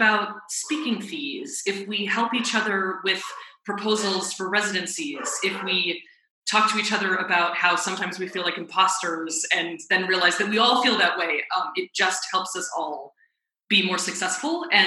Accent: Denver, Colorado, United States; I grew up in Denver and we spent so much time learning, and this was great, but learning about the Native Americans who lived in the Southwest and in Colorado.

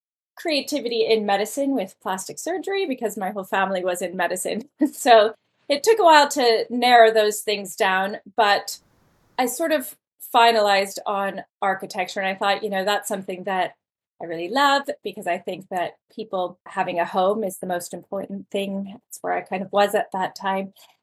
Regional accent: Iowa, United States; Well, as you mentioned, I'm from Middle America, so growing up in Iowa, but I'd say I was always an entrepreneur at heart ever since a young child.

